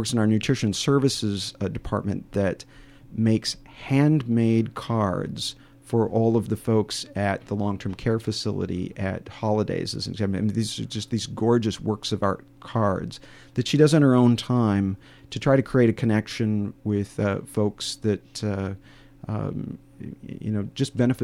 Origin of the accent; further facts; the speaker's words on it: Minnesota, United States; Is that we're from Minnesota, so we think we can walk it off.